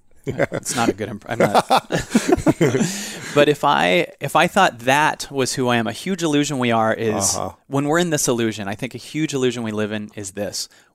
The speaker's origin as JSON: {"language": "English", "town": "Seattle", "region": "Washington", "country": "United States", "tie": "born or raised there", "said": "In Seattle. I grew up in Seattle."}